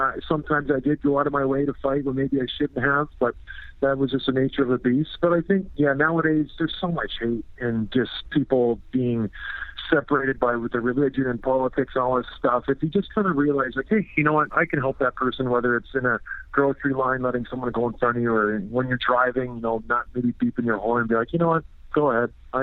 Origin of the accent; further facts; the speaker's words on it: St. Catharines, Ontario, Canada; also born or lived in Edmonton / Toronto; I was raised in St. Catharines. I moved out east when I was around 5. Due to work, my dad got a job out east, and we kind of just made our way to the Toronto area.